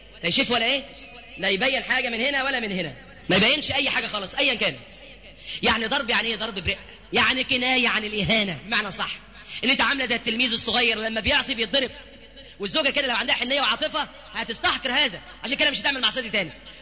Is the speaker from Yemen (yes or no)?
no; Egypt; ده خفيف مش موجود عندنا في مصر